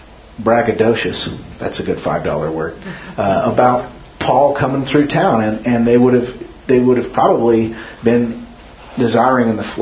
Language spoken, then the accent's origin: English; Carson City, Nevada, United States; I know him from growing up in Carson City.